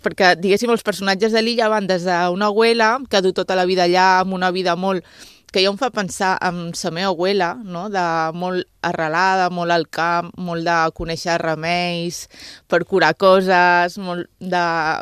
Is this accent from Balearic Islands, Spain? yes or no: yes; Ibiza, Balearic Islands, Spain; em sent molt identificada com a persona eivissenca.